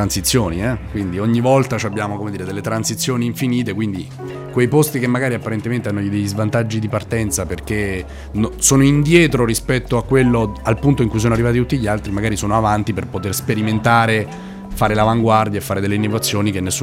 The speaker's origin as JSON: {"language": "Italian", "town": "Rieti", "region": "Lazio", "country": "Italy", "said": "io vengo da Rieti, che è una città di 50.000 abitanti, che sta nel centro Italia, sta a 70 km da Roma, non c'è la ferrovia."}